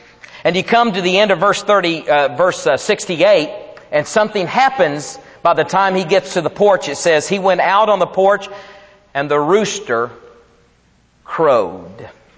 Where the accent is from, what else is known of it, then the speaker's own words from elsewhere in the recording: Texas, United States; We can't deny we're from Texas if we wanted to.